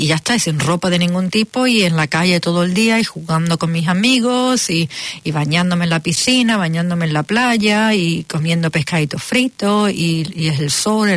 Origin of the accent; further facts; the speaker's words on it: Seville, Andalusia, Spain; cuando yo era pequeñita me crié en Sevilla